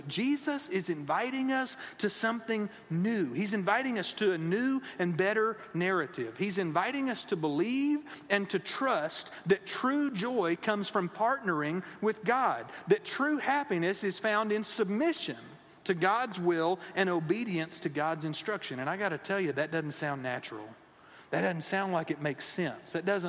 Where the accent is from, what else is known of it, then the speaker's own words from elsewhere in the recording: Houston, Texas, United States; I grew up in the Houston area. I've been an Astros fan my entire life.